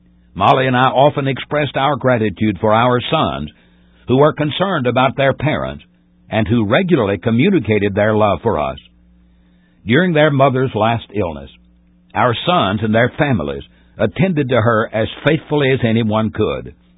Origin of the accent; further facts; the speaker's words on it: United States; I am thankful I was born and reared in the United States of America.